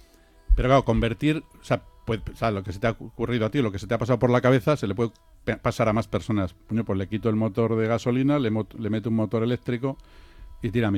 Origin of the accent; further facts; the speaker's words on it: Guadalajara, Castilla-La Mancha, Spain; que somos de Guadalajara y somos de tierra de miel.